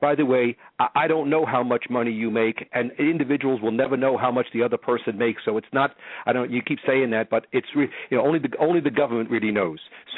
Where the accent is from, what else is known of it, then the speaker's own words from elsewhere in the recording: Tennessee, United States; I'm from Tennessee.